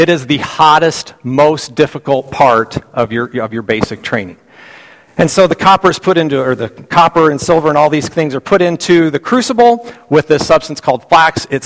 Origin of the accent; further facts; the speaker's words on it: Colorado, United States; I grew up in Colorado. My kids thought I grew up in Westcliff, Colorado. Okay? That's actually not where I grew up.